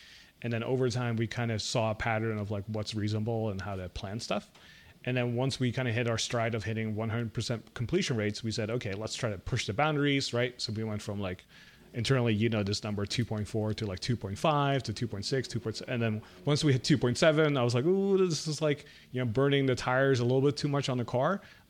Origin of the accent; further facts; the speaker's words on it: Netherlands; now in United States; my upbringing growing up in the Netherlands.